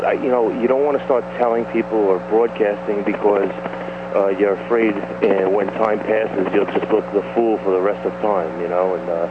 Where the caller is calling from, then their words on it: New York, United States; I'm calling from New York.